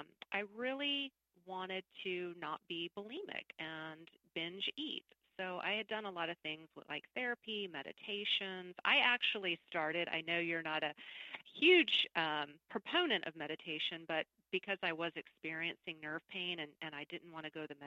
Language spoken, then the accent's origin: English; the South, United States; I grew up in the South in a pretty strict Catholic kind of family